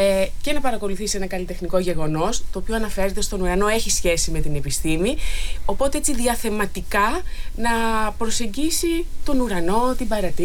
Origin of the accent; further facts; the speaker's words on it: Corfu, Ionian Islands, Greece; Είμαι από την Κέρκυρα